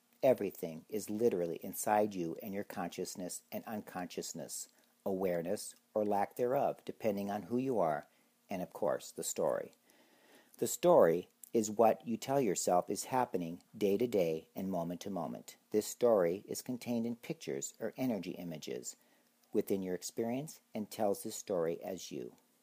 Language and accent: English; Ohio, United States; When I was a kid growing up in Ohio, I assumed the world out there was a lot like Ohio.